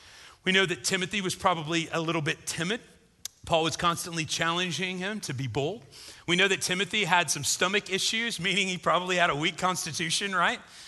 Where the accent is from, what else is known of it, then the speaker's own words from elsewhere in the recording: Illinois, United States; Where I grew up in South Central Illinois, and me and my dad and brothers, we like to fish